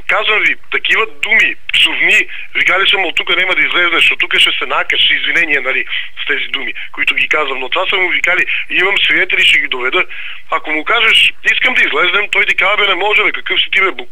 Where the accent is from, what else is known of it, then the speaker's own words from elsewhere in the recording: Dolna Grasnitsa, Kyustendil Province, Bulgaria; Аз също съм кюстендилец. Долна Гръсница съм